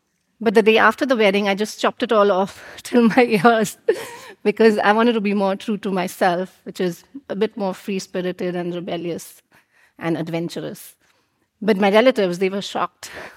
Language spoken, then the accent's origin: English; Mumbai, Maharashtra, India; Growing up in Mumbai, India, I was always surrounded by family, aunts, uncles, cousins.